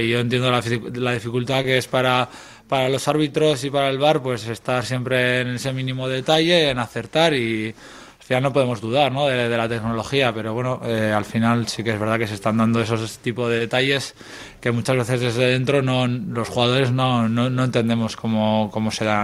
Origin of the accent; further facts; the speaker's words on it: Pamplona, Navarre, Spain; pues yo soy una persona de Pamplona, de Navarra, que no había salido nunca de casa